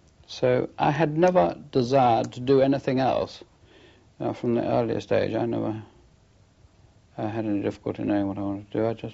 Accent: Plymouth, South West England, United Kingdom; I was brought up in Plymouth, and I lived through the war in Plymouth

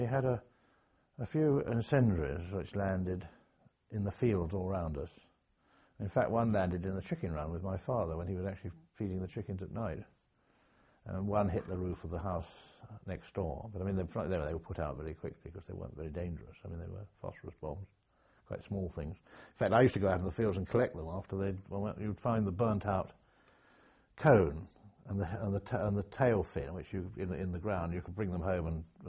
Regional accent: Reigate, South East England, United Kingdom; also born or lived in London; No, I was brought up in Surrey, near Reigate. I spent all my formative years there.

